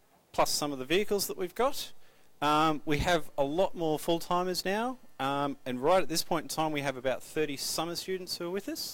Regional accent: Queensland, Australia; I'm from Queensland.

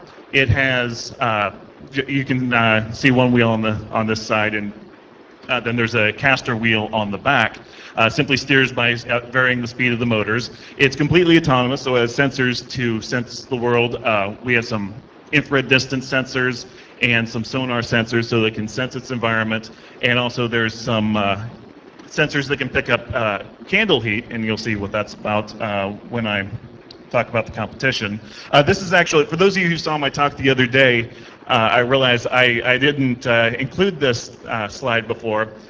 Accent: New Hampshire, United States; I'm from New Hampshire in the United States, working for Hewlett Packard.

